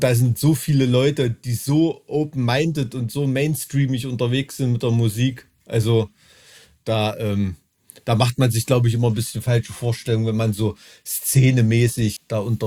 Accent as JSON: {"language": "German", "town": "Weimar", "region": "Thuringia", "country": "Germany", "said": "Ich komme aus Weimar, ja."}